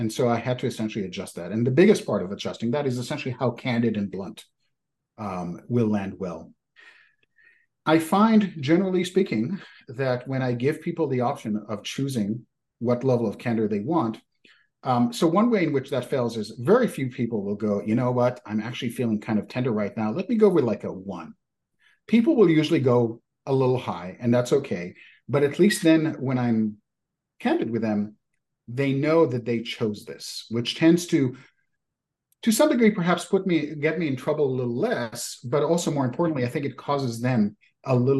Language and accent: English; Israel; English is a second language; I was born and raised in Israel. I still identify as Israeli. I speak Hebrew with my parents. I hold an Israeli passport.